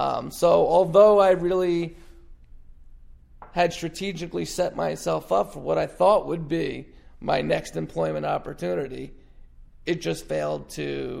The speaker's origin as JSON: {"language": "English", "region": "New York", "country": "United States", "tie": "born or raised there", "lives_now": "Florida, United States", "said": "We're both from New York. My wife and I both grew up in New York, and life here in Florida is easier, okay?"}